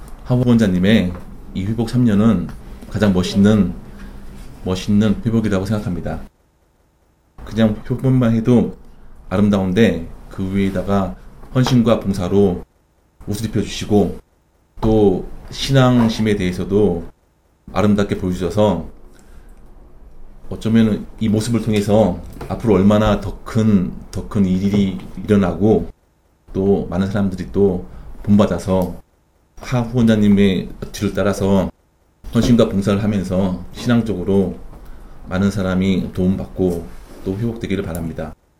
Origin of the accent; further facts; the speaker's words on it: Brazil; 영상 모임에 참석하고 있는 브라질에서 온